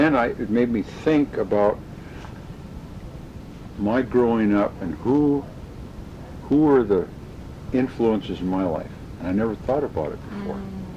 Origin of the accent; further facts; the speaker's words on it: Kodiak, Alaska, United States; It reminded me of the years when I was growing up in Kodiak before I was married or anything.